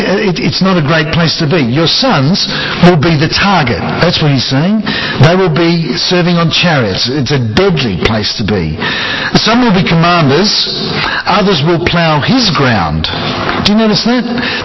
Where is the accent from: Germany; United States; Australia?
Australia; Now, I'm an Australian.